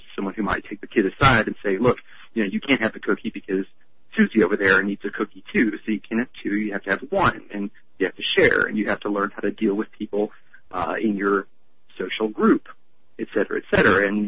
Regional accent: Texas, United States; It actually looks a lot like where I grew up in Southeast Texas, weirdly.

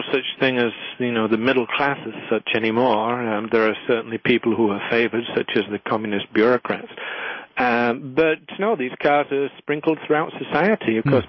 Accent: England, United Kingdom; because I'm English and I don't know my American car models

